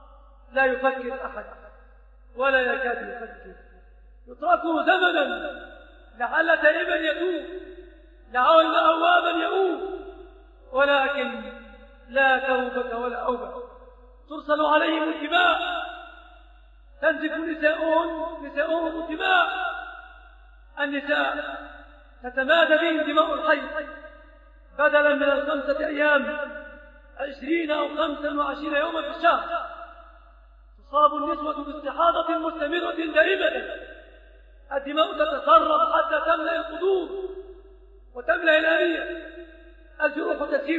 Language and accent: Arabic; Egypt; فإذا نظرت في بلادنا مصر